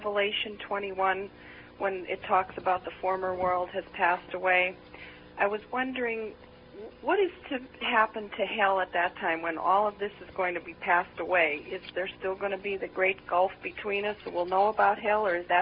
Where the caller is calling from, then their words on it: Pennsylvania, United States; Hello, Bishop. … from Pennsylvania.